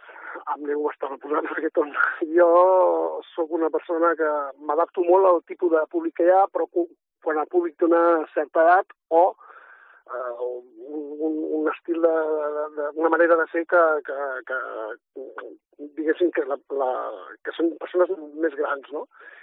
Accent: Vinyols i els Arcs, Catalonia, Spain; Vinyols i els Arcs és el meu poble, el Baix Camp, al costat de Reus

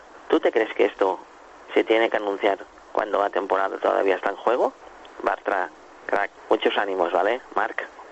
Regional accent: Catalonia, Spain; soy catalán

